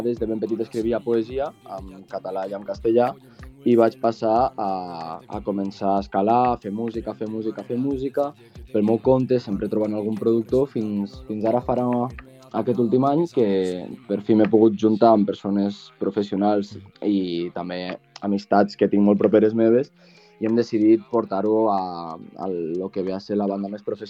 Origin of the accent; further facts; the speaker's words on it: Andorra; born there; Doncs jo vaig néixer a Andorra i la meva mare em va portar alguns cops quan tenia cap a 9 o 10 anys i bueno, solia fer càmpings i demés, i al final pues, doncs per qüestions de la vida la meva mare va decidir tenir una segona casa a Deltebre.